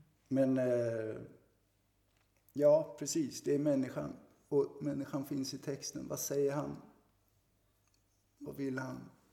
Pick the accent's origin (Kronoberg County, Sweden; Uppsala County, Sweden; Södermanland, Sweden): Uppsala County, Sweden; Enköping; Vi hade en amatörteatergrupp i Enköping där jag kommer ifrån